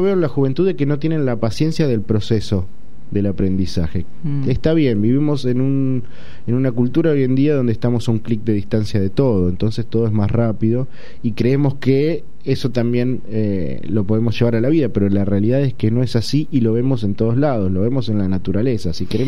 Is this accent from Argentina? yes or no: yes; Coronel Granada, Buenos Aires Province, Argentina; después de 12 años que no bailaba en mi pueblo, Coronel Granada, pudimos ir con este espectáculo